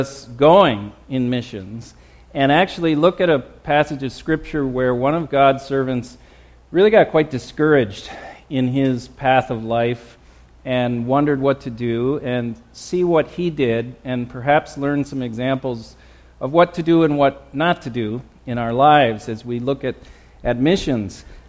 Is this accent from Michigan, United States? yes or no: yes; Marquette, Michigan, United States; I grew up in Marquette, Michigan, up in the true north.